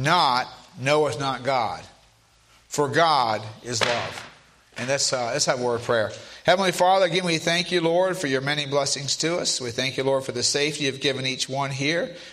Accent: Florida, United States; I know growing up in Florida, if some of you that don't know this, I'm from Florida originally.

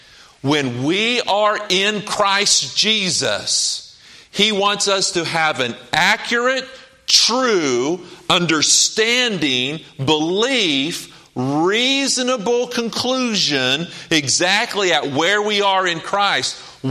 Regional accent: Oklahoma, United States; Now, my dad used to use the word reckon all the time because I grew up in Oklahoma.

